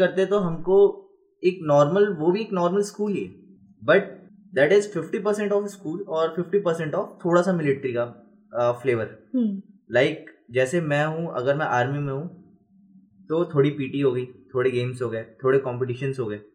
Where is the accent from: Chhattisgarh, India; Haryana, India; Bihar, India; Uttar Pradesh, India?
Chhattisgarh, India; Gataura; मैं गतौरा से बिलोंग करता हूँ, क्लास 1st, 2nd और 3rd मैंने किया है सरस्वती शिशु मंदिर जयराम नगर से